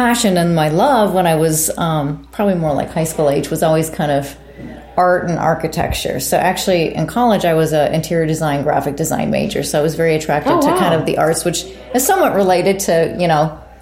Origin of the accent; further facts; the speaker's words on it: Illinois, United States; I grew up in the Chicago area.